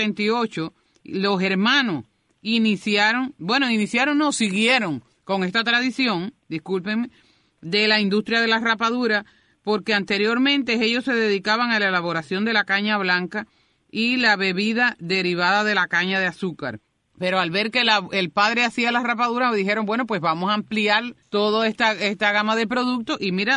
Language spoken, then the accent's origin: Spanish; Cuba; yo creo que nosotros como cubanos debemos pensar